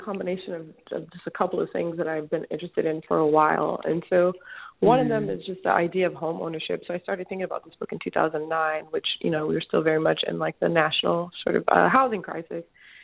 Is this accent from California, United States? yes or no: yes; Los Angeles, California, United States; I'm from Los Angeles.